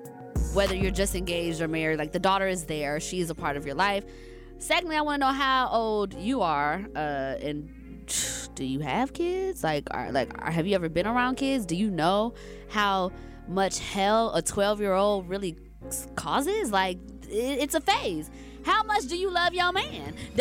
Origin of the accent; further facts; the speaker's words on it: Atlanta, Georgia, United States; Now, Atlanta, I'm from Atlanta. You know, I live in Atlanta, and as we all do.